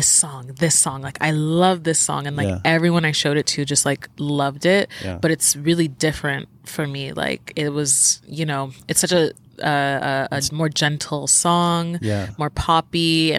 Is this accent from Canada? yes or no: yes; Montreal, Quebec, Canada; also born or lived in Nigeria; We grew up in Montreal, but my family did move around like a bunch, so I've kind of seen all of Canada really.